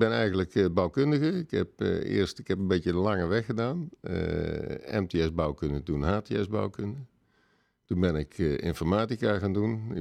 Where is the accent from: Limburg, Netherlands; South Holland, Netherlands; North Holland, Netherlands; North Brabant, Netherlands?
North Brabant, Netherlands; Roosendaal; now in Baarle-Nassau, Netherlands; Ik ben geboren in Roosendaal. Roosendaal en Nispe officieel.